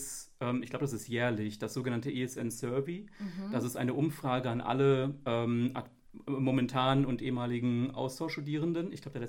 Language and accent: German; Hesse, Germany; now in Siegen, Germany; ich komme ursprünglich aus dem Rhein-Main-Gebiet, aus dem schönen Hessen, bin hierher gezogen nach Siegen, um zu studieren